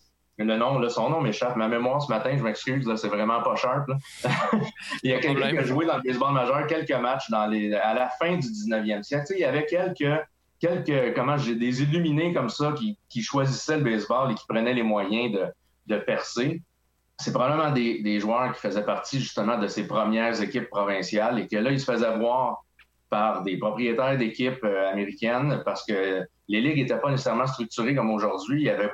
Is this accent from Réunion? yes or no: no; Repentigny, Quebec, Canada; Moi, je viens de Repentigny, en banlieue de Montréal. J'ai étudié au Collège de l'Assomption.